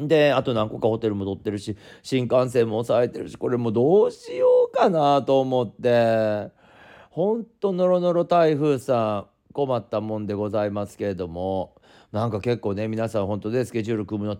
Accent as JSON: {"language": "Japanese", "region": "Osaka", "country": "Japan", "said": "私ね関西出身ずっと大阪にいたのに"}